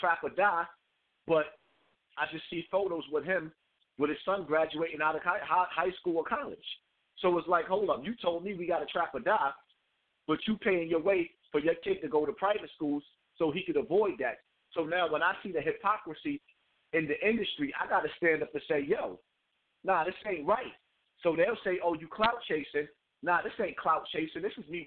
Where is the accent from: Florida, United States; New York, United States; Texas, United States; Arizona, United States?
New York, United States; Bronx; I come from Bronx River Projects, the Bronx, the home of hip-hop.